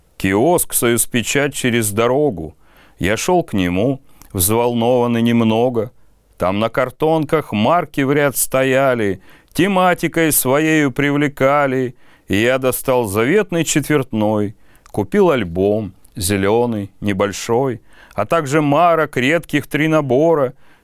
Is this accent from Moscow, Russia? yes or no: no; Omsk, Omsk Oblast, Russia; born there; Я родился в Омске в 78-м.